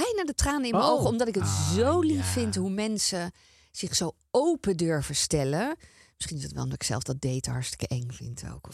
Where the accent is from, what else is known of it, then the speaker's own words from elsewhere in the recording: 's-Hertogenbosch, North Brabant, Netherlands; ik ben wel echt een Bosse. Omdat ik daar opgegroeid ben.